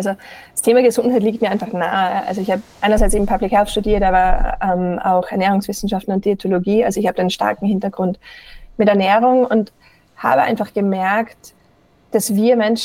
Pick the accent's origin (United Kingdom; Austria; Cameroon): Austria; accent: Austrian; now in Colorado, United States; ich habe mir meinen österreichischen Akzent beibehalten, lebe aber tatsächlich in den USA. Ich sage mal, auch ganz österreichisch, stereotypisch in Colorado, also in den Bergen.